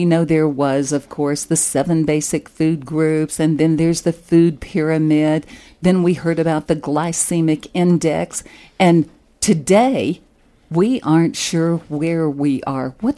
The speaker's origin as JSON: {"language": "English", "region": "the South", "country": "United States", "tie": "born or raised there", "said": "I grew up in the South where we had fried chicken every single Sunday, I think it was."}